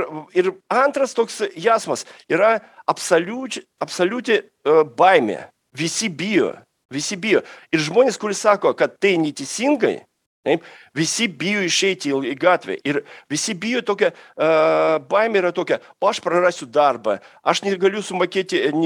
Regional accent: Russia; Čia mūsų tragedija, čia rusų tautos tragedija.

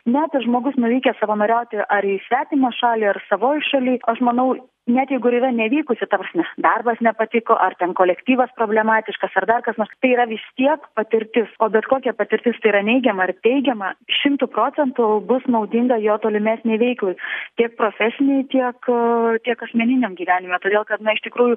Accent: Klaipėda, Klaipėda County, Lithuania; Aš esu iš Klaipėdos, ar ne, ir tenais iš tikrųjų ir kelios organizacijos.

